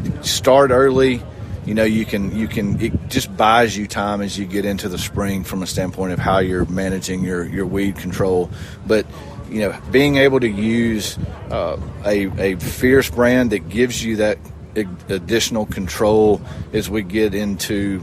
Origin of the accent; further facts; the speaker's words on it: Mississippi, United States; also born or lived in Aberdeen, South Dakota; I'm from Mississippi originally, but lived in Aberdeen, South Dakota for 8 years.